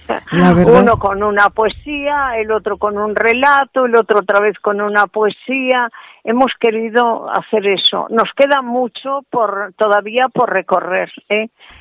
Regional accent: Galicia, Spain; now in Zamora, Spain; yo soy amante de mi tierra, soy gallega 100%, pero es que ahora también soy zamorana 100%.

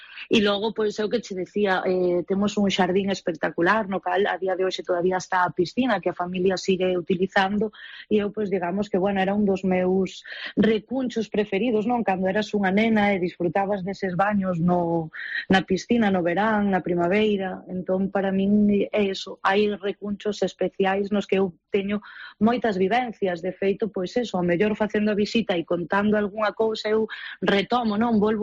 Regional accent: Galicia, Spain; pasaba un pouquiño a miña infancia no Pazo do Faramello

